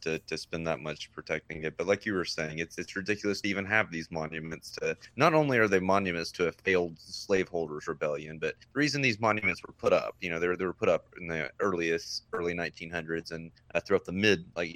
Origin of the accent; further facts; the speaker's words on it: Gainesville, Georgia, United States; born there; Yeah, this story hits home for me because I have a Confederate monument in my hometown. I was born in Gainesville, Georgia. I live right outside of it now